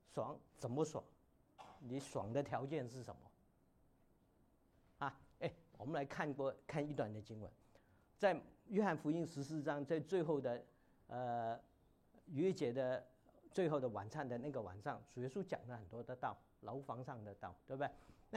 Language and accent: Chinese; Hong Kong; 我们香港人的话，我们不太请人家到家里吃饭的，也不会请人家在我们家睡的